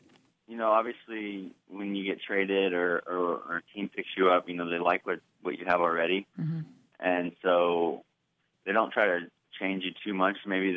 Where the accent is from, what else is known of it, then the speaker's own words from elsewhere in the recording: Tuscola, Illinois, United States; also born or lived in Urbana; I was born in Urbana. Grew up in Tuscola, Illinois.